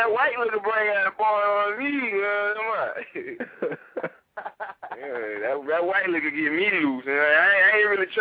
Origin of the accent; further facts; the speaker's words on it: Georgia, United States; I'm from Georgia, you know what I mean? I ain't even been to Atlanta to go to their club.